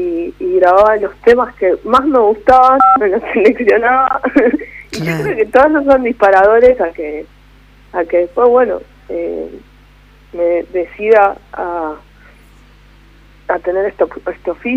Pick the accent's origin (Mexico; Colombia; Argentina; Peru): Argentina; Coghlan, Buenos Aires; Fui al centro, soy de Coghlan.